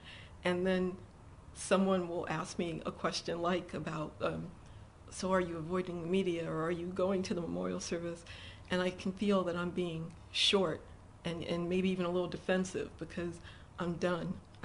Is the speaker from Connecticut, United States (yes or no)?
yes; Sandy Hook, Connecticut, United States; So I will say to them, yes, I'm from Sandy Hook. Yes, my son attends the school.